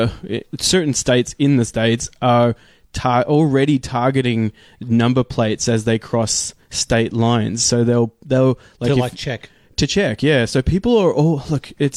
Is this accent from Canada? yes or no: yes; Canada; for people that don't know, I'm Canadian.